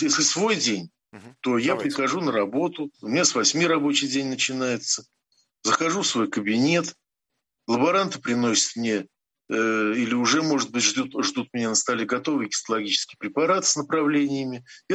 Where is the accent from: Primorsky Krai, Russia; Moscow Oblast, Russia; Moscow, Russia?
Primorsky Krai, Russia; Я же вам сказал, что я вырос в Приморье.